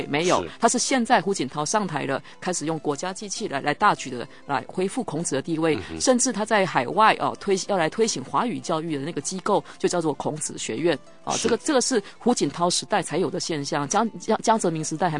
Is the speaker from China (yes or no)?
no; Taiwan